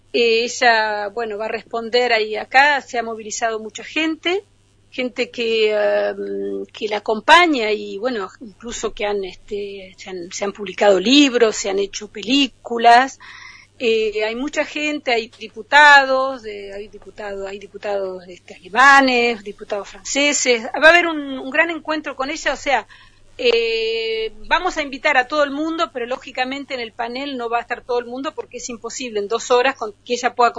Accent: Olavarría, Buenos Aires Province, Argentina; Bueno, yo vengo del centro de la provincia de Buenos Aires, la ciudad de Olavarría.

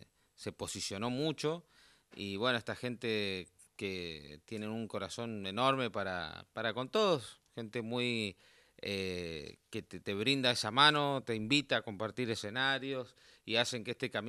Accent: San Carlos, Mendoza, Argentina; also born or lived in San Rafael; Yo nací en San Rafael, pero me crié en San Carlos. departamento que conforma el Valle de Uco. En San Carlos tuve mi niñez y hasta los 10 años más o menos, por cuestiones laborales de mi padre, voy a la capital.

